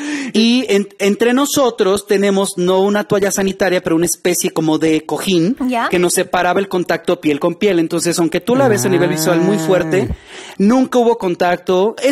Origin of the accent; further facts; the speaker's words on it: Veracruz, Mexico; born there; yo nací acá en Tierra Caliente, en un estado que se llama Veracruz